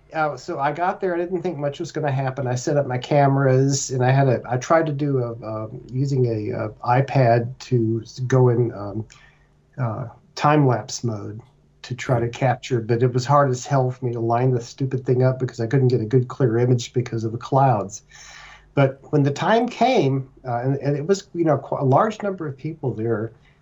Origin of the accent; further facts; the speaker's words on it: Kernville, California, United States; two radio pieces about my growing up in Kernville, as you recall.